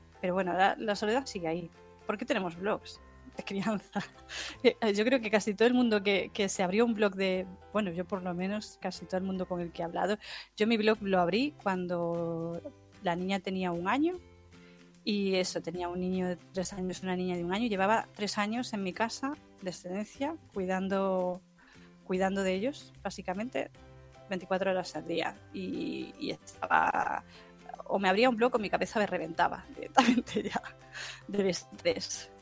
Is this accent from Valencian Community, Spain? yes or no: no; Galicia, Spain; como soy gallega, vivo en el norte